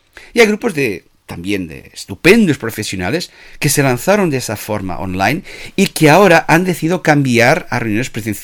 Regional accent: Portugal; Spanish is a second language; now in Spain; yo soy portugués. Y así que a lo largo del tiempo, mucha gente aquí en España me pica

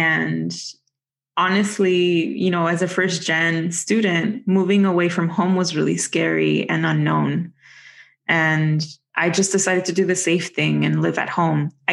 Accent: Mexico; English is a second language; I was growing up poor in another country. So I grew up in Mexico, as all of you know.

